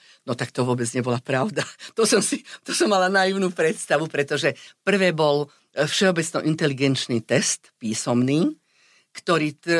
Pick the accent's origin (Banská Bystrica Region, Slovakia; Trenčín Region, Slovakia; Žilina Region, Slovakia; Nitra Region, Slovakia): Banská Bystrica Region, Slovakia; Kremnica; Ja som večer vždy, som písala doma v Kremnici